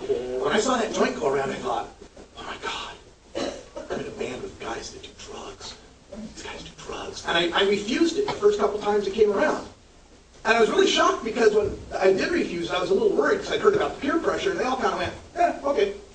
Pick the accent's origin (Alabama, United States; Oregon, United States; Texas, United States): Oregon, United States; Even in my home state of Oregon